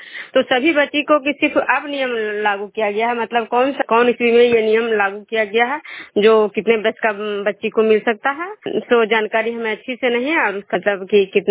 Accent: Bishnupur, Bihar, India

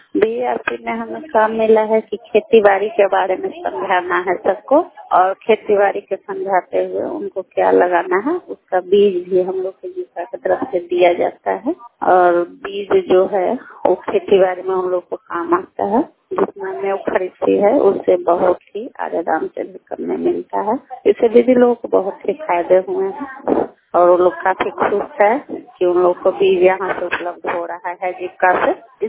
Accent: Purnia, Bihar, India; मैं पूर्णिया पंचायत के निवासी हूँ।

